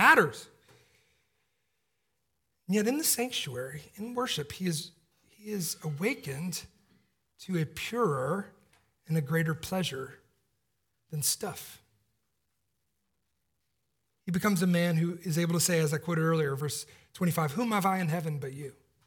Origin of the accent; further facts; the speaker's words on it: Atlanta, Georgia, United States; Miss Winners was the name of the chicken place in where I grew up in Atlanta.